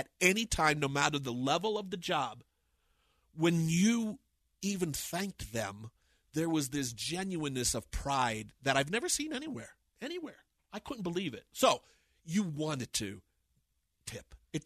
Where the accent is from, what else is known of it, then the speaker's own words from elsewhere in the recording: United States; which is why, as an American, when we were there, we were so, as Americans, like, welcomed every